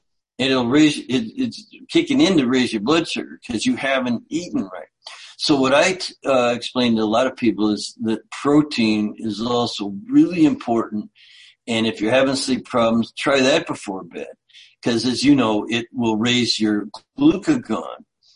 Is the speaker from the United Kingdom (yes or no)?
no; Canada; You know, I grew up in Canada, and we'd literally just get extra blanket because we'd be freezing.